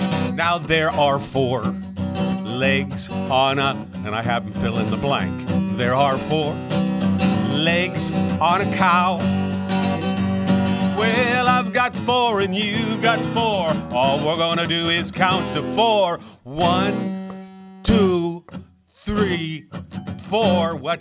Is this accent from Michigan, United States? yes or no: no; Pittsburgh, Pennsylvania, United States; also born or lived in Utica, United States; I was born in Utica, New York, but since I was five, we moved to Pittsburgh, so I've been here pretty much all my life.